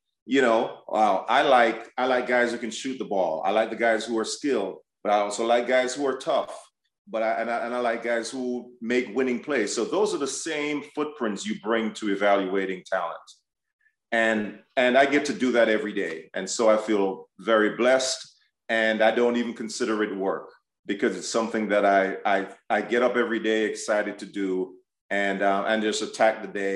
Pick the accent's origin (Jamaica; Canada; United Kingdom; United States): Jamaica; we grew up in Jamaica. It's a third world country.